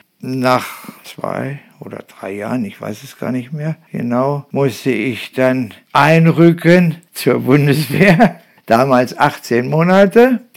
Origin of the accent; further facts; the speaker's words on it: Nörten-Hardenberg, Lower Saxony, Germany; komme gebürtig aus Nörten-Hahnberg. Dort habe ich meine Kindheit verbracht